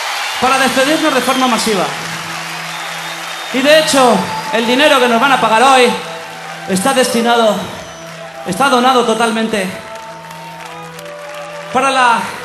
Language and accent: Spanish; Spain; Nosotros somos españoles